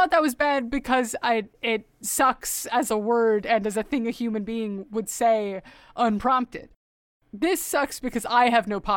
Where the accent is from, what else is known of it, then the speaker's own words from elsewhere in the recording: Canada; I'm Canadian.